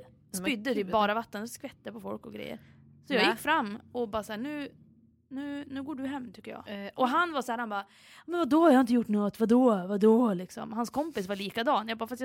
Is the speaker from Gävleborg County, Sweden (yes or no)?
yes; Ljusdal, Gävleborg County, Sweden; hemma i Ljusdal